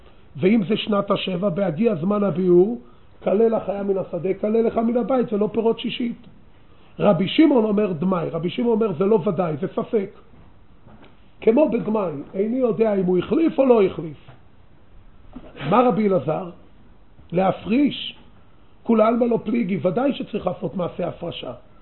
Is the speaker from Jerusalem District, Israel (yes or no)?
yes; Jerusalem, Jerusalem District, Israel; אנחנו ירושלמים.